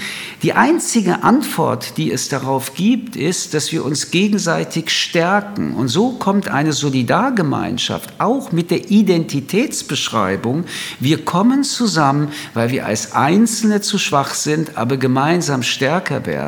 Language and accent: German; Germany; Ich bin in Deutschland aufgewachsen.